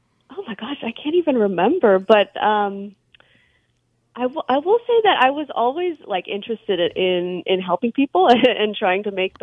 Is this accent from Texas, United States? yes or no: yes; Houston, Texas, United States; I grew up here in Houston.